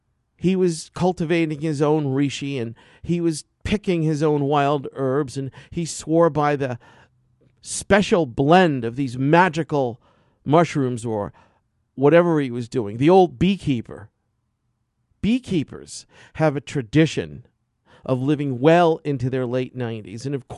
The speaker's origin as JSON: {"language": "English", "town": "New York City", "region": "New York", "country": "United States", "tie": "born or raised there", "said": "Growing up in New York's Chinatown, there was always going to acupuncture school in New York City"}